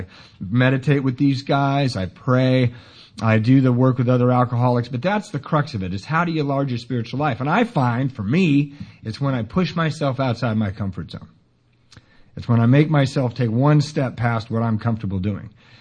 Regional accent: Ireland; And I'm Irish. I'm prone to exaggeration.

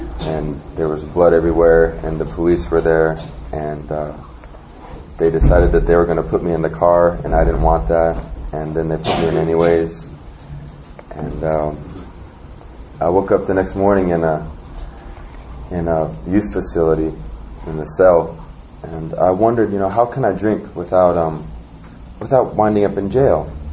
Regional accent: Anchorage, Alaska, United States; I'm from Anchorage, Alaska.

